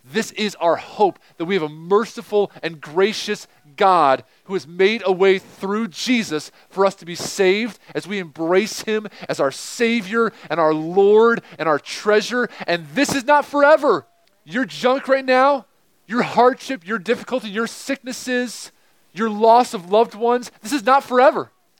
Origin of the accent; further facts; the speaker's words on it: New York, United States; I'm from New York originally, and it doesn't really matter where I'm from probably